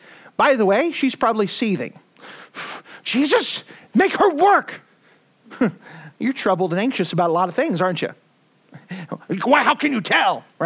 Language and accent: English; Phoenix, Arizona, United States; Now, I come from Phoenix, so we have special architecture.